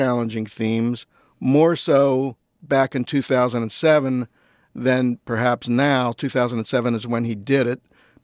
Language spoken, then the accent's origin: English; Levittown, Pennsylvania, United States; I grew up in Levittown in the early 70s when U.S. Steel's Fairless Works plant employed 10,000 people, and they made very, very good salaries.